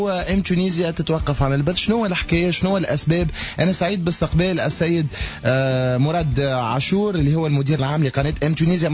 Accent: Tunisia; والله صدقني أنا كمواطن تونسي

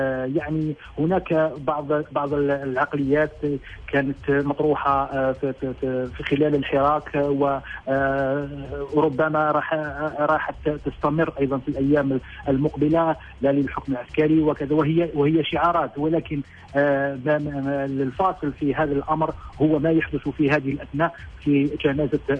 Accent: Algeria; ما عدا حراك الثلاثاء المعروف عندنا في الجزائر

